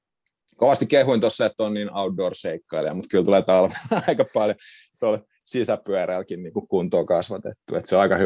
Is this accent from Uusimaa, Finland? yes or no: yes; Vantaa, Uusimaa, Finland; olen vantaalainen ja ammattikuvaaja.